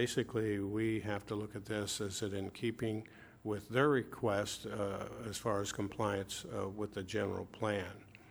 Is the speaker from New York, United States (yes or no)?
no; Santa Paula, California, United States; I grew up in Santa Paula, and I remember those homes back in the 50s and 60s